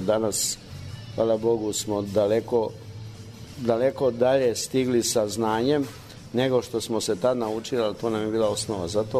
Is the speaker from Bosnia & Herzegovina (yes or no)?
yes; Gornja Zelinja, Federation of Bosnia and Herzegovina, Bosnia & Herzegovina; now in Slovenia; Još uvijek sam ja srcom i dušom u mom zavičaju.